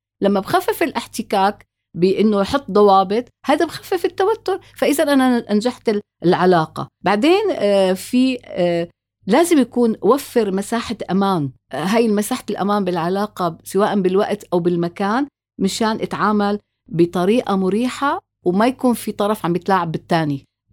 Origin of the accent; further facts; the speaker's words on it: Syria; أوكي أنا سوري،